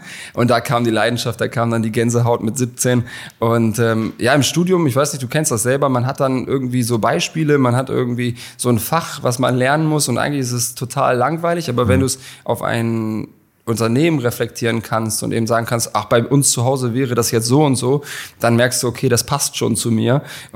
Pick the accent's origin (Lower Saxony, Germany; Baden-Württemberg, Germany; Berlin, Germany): Lower Saxony, Germany; Braunschweig; Ich bin in Braunschweig zur Schule gegangen, durchgehend sehr behütet aufgewachsen